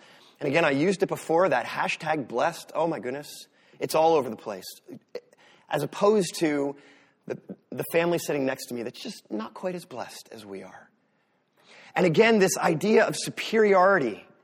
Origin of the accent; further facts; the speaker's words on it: Northeast, United States; I'm from the Northeast, and I don't even know how not to be sarcastic. It's so bred in me.